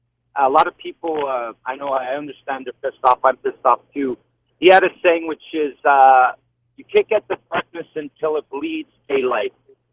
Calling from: Canada; I'm Canadian and actually driving in Michigan

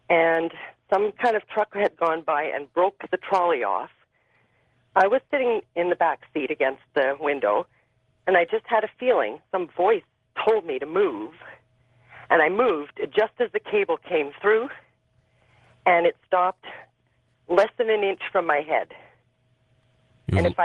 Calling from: Alberta, Canada; I'm calling from small town Alberta, Canada.

